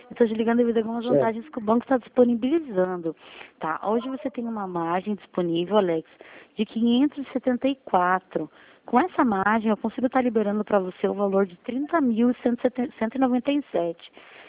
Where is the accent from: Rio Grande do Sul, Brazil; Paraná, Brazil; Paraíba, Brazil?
Paraná, Brazil; Curitiba; Eu sou aqui de Curitiba, tá?